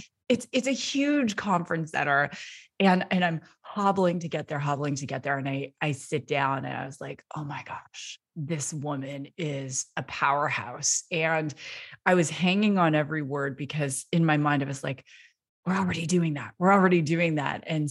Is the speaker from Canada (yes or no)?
yes; Canada; I'm Canadian